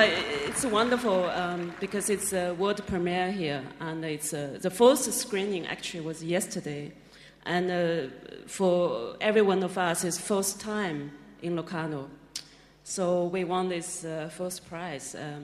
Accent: Zhejiang, China; now in London, United Kingdom; I grew up in the South China, in a small village in Zhejiang province.

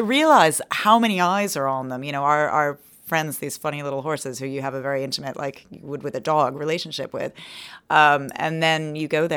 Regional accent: United States; you know, I'm an American, it's a southeastern Irish accent

